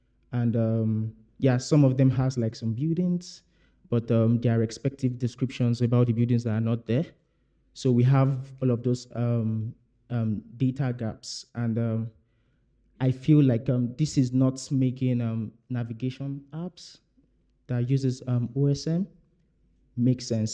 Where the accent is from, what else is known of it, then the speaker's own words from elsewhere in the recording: Nigeria; and I'm from Nigeria.